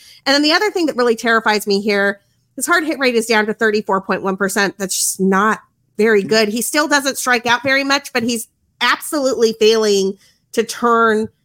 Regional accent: New Mexico, United States; I am Mexican. I'm Mexican American. My family's from New Mexico. Like, we came Spain to Mexico. Anyway, we were Spanish, then we were Mexican, and now we're American, and we've just been here for 500 years.

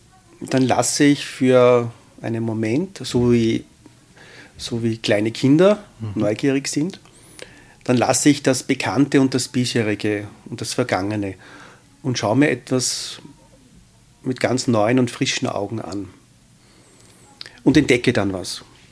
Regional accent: Austria; Also wir wissen, dass wir als Österreicher so zwischen 80 und 84 Jahre alt wären, statistisch.

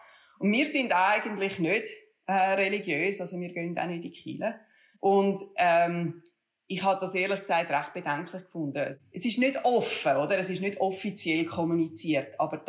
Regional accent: Männedorf, Zurich, Switzerland; Also ich bin in Männidorf am Zürichsee aufgewachsen und habe dann an der Universität Zürich mit dem Christoph Geschichte und Völkerrecht und internationale Beziehungen studiert.

